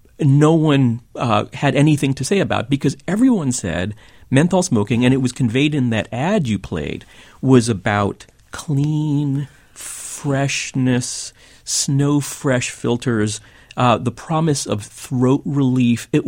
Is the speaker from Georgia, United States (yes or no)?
no; New York City, New York, United States; Never tempted, despite growing up in New York City at the height of the aggressive menthol smoking advertising that really defined my youth.